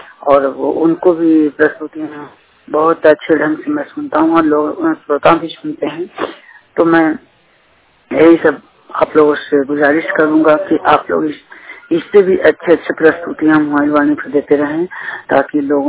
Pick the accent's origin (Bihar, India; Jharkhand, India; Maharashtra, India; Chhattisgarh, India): Bihar, India; Gaya; मैं बिहार गया का रहने वाला हूँ।